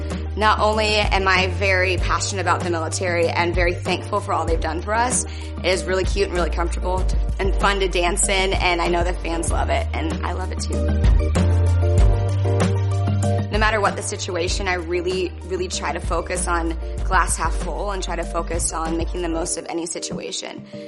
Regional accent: New York City, New York, United States; I'm from New York City, and this is my sixth year as a Tennessee Titans cheerleader.

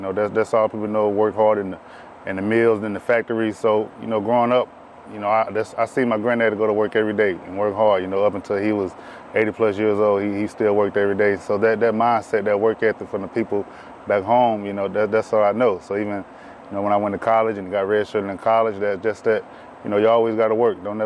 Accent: Wrens, Georgia, United States; So me growing up there, I really didn't realize how small it was until I left.

